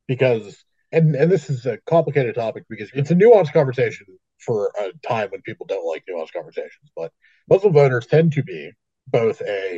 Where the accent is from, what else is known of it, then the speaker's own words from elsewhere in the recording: Canada; We're both Canadian, obviously